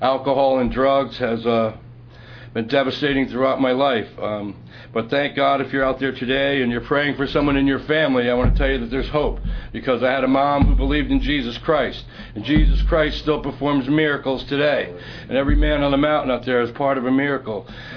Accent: South Brunswick, New Jersey, United States; I'm from South Brunswick, New Jersey.

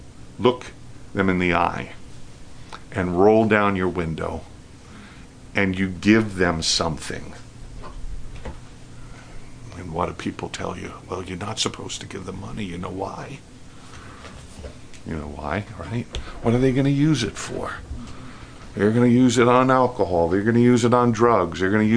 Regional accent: New York City, New York, United States; When I was a child, I grew up in Queens in New York City.

